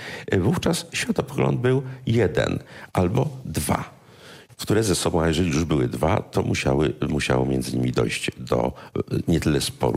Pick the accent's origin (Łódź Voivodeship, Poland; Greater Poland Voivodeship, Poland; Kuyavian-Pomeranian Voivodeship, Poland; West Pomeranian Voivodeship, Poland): Kuyavian-Pomeranian Voivodeship, Poland; Bydgoszcz; A ponieważ ja jestem z Bydgoszczy, jestem bydgoszczaninem już w kolejnym pokoleniu, znam to miasto.